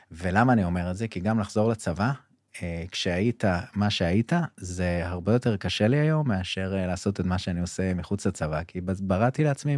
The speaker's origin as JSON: {"language": "Hebrew", "town": "Kvutzat Yavne", "region": "Central District", "country": "Israel", "tie": "born or raised there", "said": "גדלתי בקבוצת יבנה, ועזבתי את הקיבוץ"}